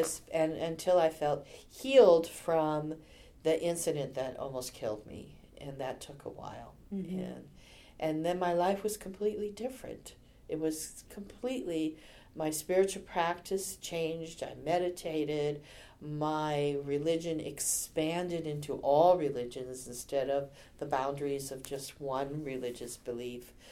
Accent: Anaheim, California, United States; when I was a child, I grew up in Anaheim, and at that time, homes were built with big yards, so we had a great big yard.

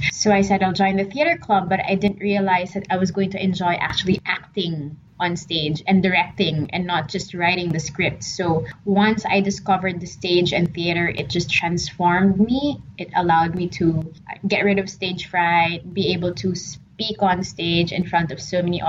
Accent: Manila, Metro Manila, Philippines; from Manila in the Philippines.

